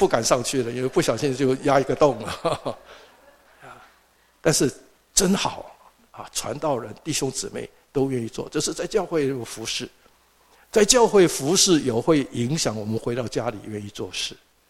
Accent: Taiwan; also born or lived in Atlanta, United States; 就好像我们在学校啊，原谅我讲台湾的背景，要上三民主义课，大家都很没有什么兴趣

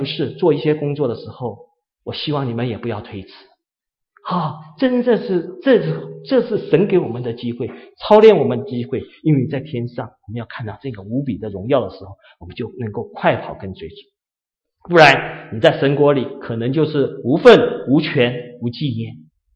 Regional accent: Taiwan; 我小时候我是在台湾长大。我们在台湾的时候，那时候我年轻的时候啊，很小，大概40年前。

